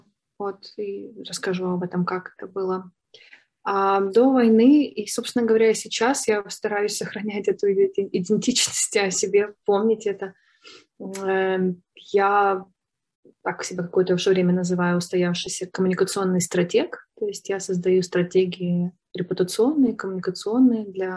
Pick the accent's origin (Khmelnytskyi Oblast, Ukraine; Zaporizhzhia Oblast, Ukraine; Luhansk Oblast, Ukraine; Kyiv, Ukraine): Khmelnytskyi Oblast, Ukraine; Khmelnytskyi; born there; в Хмельницком. Это первый город по дороге на Западную Украину. Я здесь родилась, в Хмельницком, и у меня здесь есть друзья.